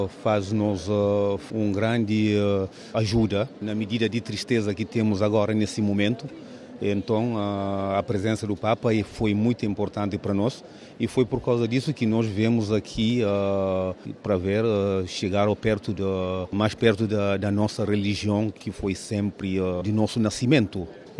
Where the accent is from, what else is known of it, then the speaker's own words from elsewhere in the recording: Tarrafal, Santiago, Cape Verde; Eu sou de Tarrafal, Santiago.